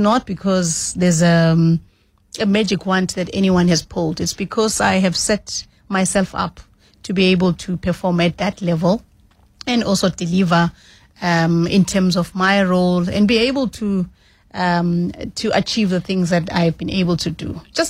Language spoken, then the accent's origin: English; Gwanqeto, KwaZulu-Natal, South Africa; I grew up in KZN. In a semi-rural area called Gwanqeto. Other people will call it Embo. And then later on, the family moved into Suburbia. But yeah, that's where I grew up.